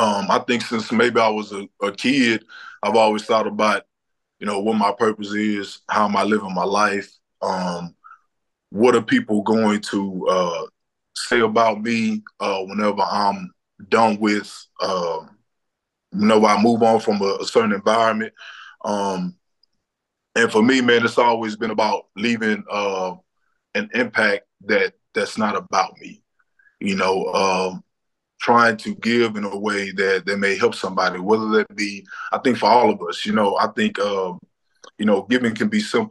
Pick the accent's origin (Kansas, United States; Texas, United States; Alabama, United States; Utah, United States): Texas, United States; Conroe; Man, I grew up in Conroe, Texas, and man, I've been an educator for 9 years.